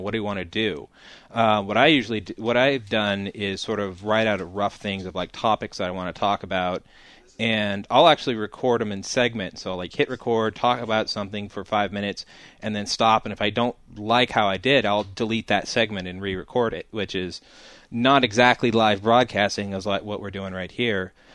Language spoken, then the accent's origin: English; Washington, United States; I grew up in Eastern Washington, it was just desert